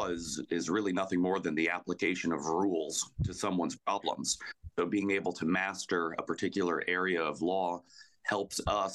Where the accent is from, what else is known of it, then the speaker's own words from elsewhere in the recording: Siesta Key, Florida, United States; I grew up on the Gulf Coast of Florida in a beach town called Siesta Key, and I have one older sister.